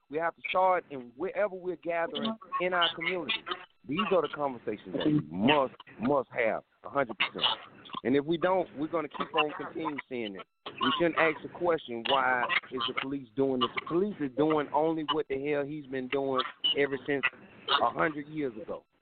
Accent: South Carolina, United States; I'm from South Carolina, man.

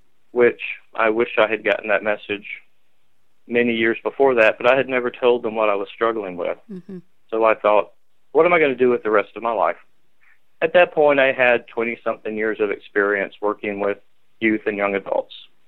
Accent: the South, United States; I was raised in the Church of Christ, and there's a lot behind saying that. People in the South, in the Deep South, understand exactly what I mean when I say that, but it's a community. The people that I grew up

